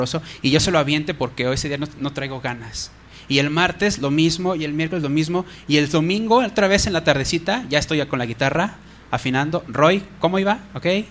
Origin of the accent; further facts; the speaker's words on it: Cuautitlán Izcalli, State of Mexico, Mexico; sé que no nada más pasa allá en mi pueblo, en Cuautitlán Izcalli